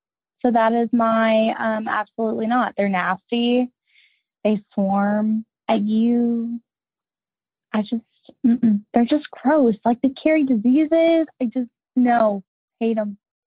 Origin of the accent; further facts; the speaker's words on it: Atlanta, Georgia, United States; Hey, Heather, longtime listener … I'm from Atlanta, your hometown.